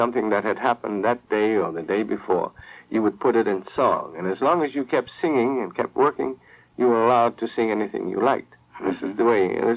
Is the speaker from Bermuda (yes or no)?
yes; Bermuda; Most people have the impression that we're from the West Indian Islands, but we're out there alone in the middle of the Atlantic, about 670 miles off North Carolina.